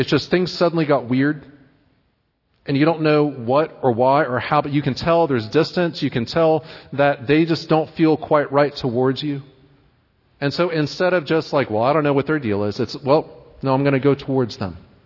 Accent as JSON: {"language": "English", "town": "Marietta", "region": "Georgia", "country": "United States", "tie": "born or raised there", "said": "Cards on the table here. I'm from roughly this area. I grew up in Marietta, Georgia. I went to undergrad roughly in the area in Athens."}